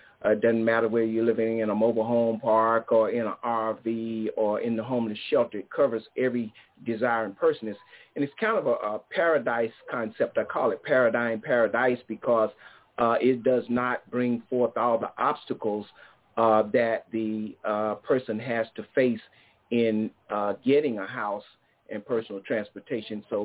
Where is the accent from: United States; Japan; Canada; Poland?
United States; Charlotte, North Carolina; from Charlotte, North Carolina